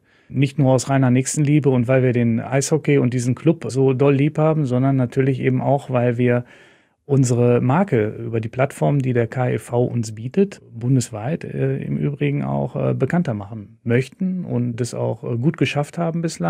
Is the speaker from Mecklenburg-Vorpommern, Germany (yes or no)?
no; Moers, North Rhine-Westphalia, Germany; Ich komme aus dem schönen Moers, dem wunderschönen Moers. Eine, wie ich finde, immer noch ganz, ganz tolle Stadt, die teilweise ein bisschen gelitten hat, wie viele, viele Innenstädte